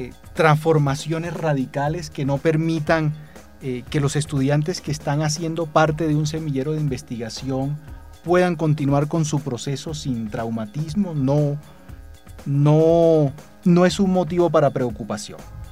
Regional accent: San Jacinto, Bolívar, Colombia; born there; Yo nací en San Jacinto Bolívar.

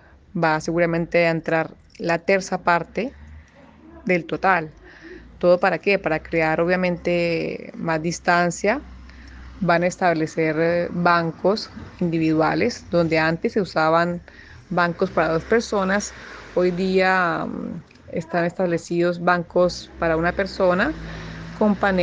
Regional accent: Colombia; Saludos para Colombia, siempre mi tierra querida.

